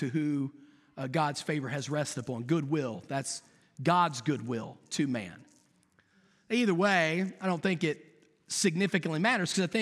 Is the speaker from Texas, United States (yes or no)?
no; West Virginia, United States; I'm from West Virginia. We didn't even wash our hands.